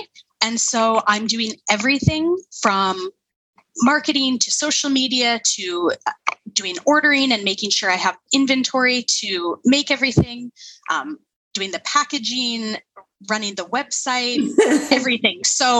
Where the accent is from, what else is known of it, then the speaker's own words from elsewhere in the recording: Minnesota, United States; moved away as an adult; now in Finland; Well, like you said, I'm now living in Finland. I'm originally from Minnesota. I moved here in 2015.